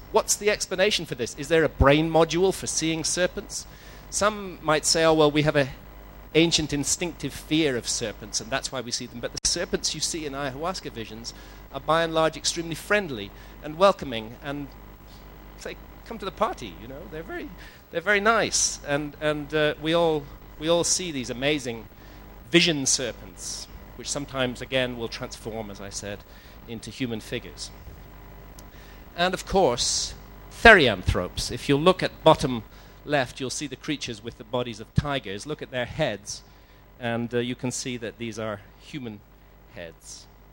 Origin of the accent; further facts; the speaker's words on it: United Kingdom; And, you know, I'm British, so it's even worse for me.